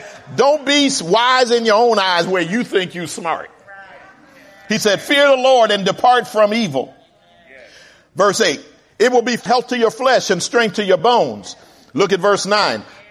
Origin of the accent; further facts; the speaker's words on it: Philadelphia, Pennsylvania, United States; Back in 1989, I'm coming from Philly. We had a row home in the hood.